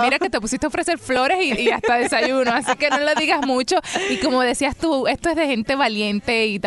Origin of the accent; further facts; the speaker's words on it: Dominican Republic; como dicen en mi tierra, República Dominicana